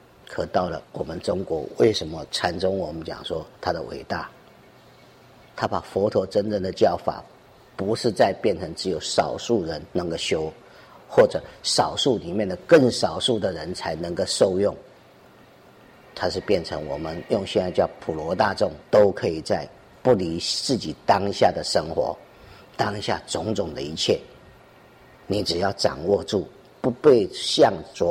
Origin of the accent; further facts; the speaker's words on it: Taiwan; 那在当时我们台湾人对佛法，尤其大学生都没有佛学的认知的时候